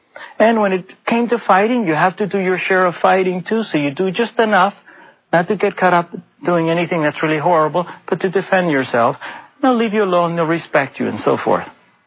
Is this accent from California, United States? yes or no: yes; Los Angeles, California, United States; I grew up right in the Hollywood neighborhood. And I was only 14 years old.